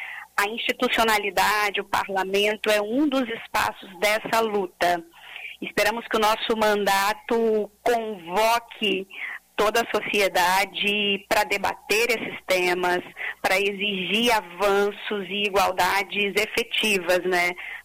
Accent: Serra, Espírito Santo, Brazil; A minha família é uma família, né, que cresceu, cresci na Serra, de uma família que tem toda uma trajetória de luta no município da Serra.

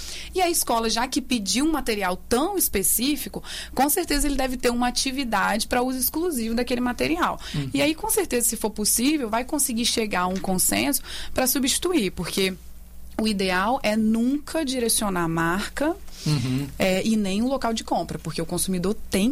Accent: Brazil; Embora como brasileiro a gente deixa tudo para a última hora

